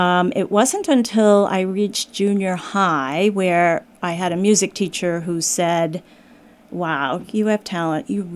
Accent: New York, United States; now in Westport, United States; No, I grew up in New York, originally in Long Island, and then headed to New York City and spent most of my adult life in New York City

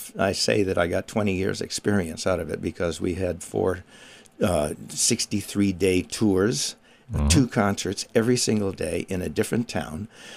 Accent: Maine, United States; moved away; also born or lived in New York / Iowa / Washington / Stonington; I come from Maine. I was born in Maine, moved to New York, Iowa, and ended up in Washington, and then moved to New York and then to Stonington.

